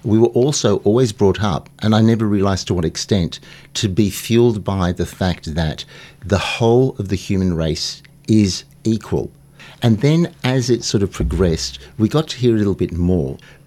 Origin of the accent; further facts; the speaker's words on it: Sydney, New South Wales, Australia; born there; I was born in Sydney, Australia.